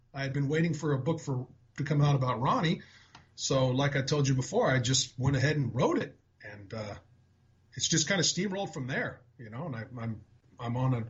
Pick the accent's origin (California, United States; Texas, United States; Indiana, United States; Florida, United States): California, United States; San Diego; because I was only an hour and a half from L.A. growing up in San Diego.